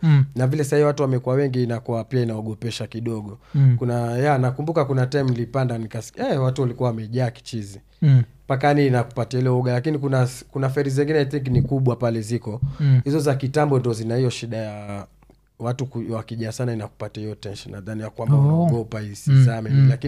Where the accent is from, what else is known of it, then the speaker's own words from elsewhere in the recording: Mombasa, Mombasa County, Kenya; Nikalelewa Barisheba, mtaa inaitwa Barisheba Mombasa hiyo sasa. Nikalelewa tena Bamburi mtaa ambao nililelewa sasa paka nikakua nikijielewa kama